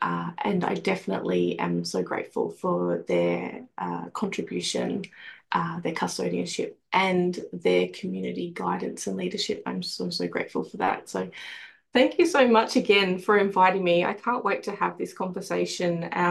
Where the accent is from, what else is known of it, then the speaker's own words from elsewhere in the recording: Australia; But growing up in Australia as an identifying Aboriginal girl and woman, for me, it was very, very difficult.